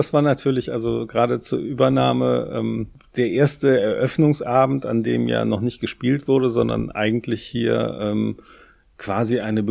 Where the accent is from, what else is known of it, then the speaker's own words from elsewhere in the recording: Brühl, North Rhine-Westphalia, Germany; Ich komme ja nun nicht weit weg von hier, nämlich aus Brühl, da bin ich geboren.